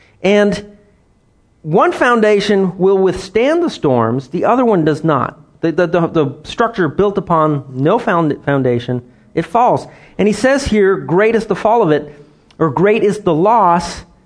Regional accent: Ottawa, Ontario, Canada; because I grew up in Ottawa, the capital of Canada.

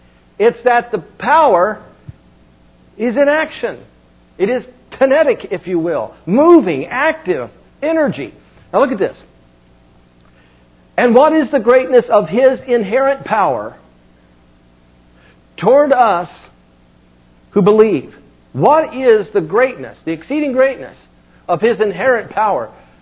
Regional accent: Missouri, United States; But I'm from Missouri. So show me.

